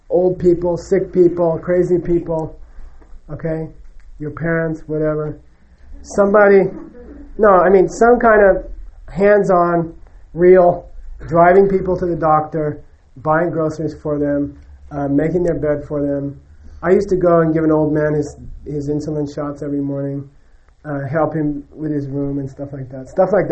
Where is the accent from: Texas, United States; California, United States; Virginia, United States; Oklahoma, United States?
California, United States; Los Angeles; I come from California too, originally LA.